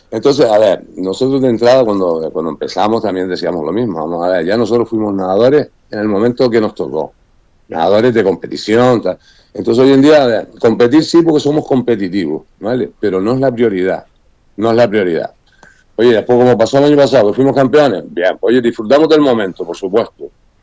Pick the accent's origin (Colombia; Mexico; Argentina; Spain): Spain; Canary Islands; Con mucho orgullo de decir que somos canarios, ¿no? A donde quiera que vayamos.